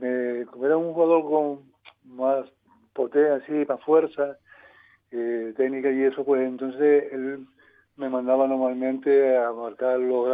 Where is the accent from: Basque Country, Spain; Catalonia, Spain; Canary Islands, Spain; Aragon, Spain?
Canary Islands, Spain; Santiago; now in Tenerife, Spain; Vine de La Gomera, de Santiago, y ya después ya luego aquí a Tenerife